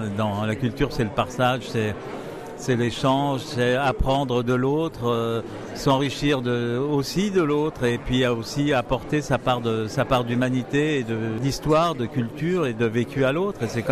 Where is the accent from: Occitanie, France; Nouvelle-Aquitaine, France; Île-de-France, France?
Île-de-France, France; Paris; parce que je suis parisien